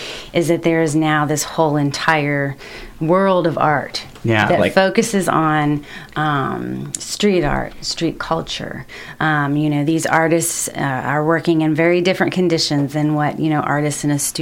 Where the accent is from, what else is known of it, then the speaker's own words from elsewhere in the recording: Ohio, United States; now in Lexington, United States; I'm from Northeast Ohio originally.